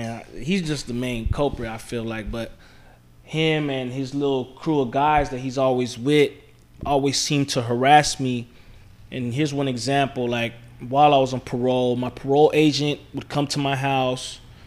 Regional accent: San Francisco, California, United States; I grew up in the Mission. You know, it's a predominantly Hispanic neighborhood.

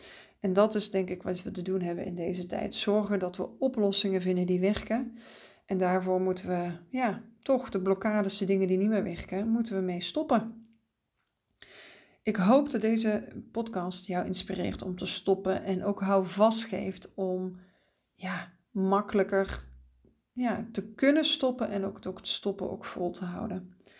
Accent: Belgium; Want ik ben Belg, ik ben Bourgondier, ik hou van lekker eten en drinken.

